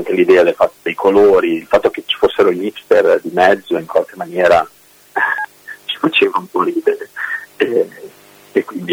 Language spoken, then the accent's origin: Italian; Turin, Piedmont, Italy; ho fatto uno spoiler fin troppo grosso dicendo che sono di Torino.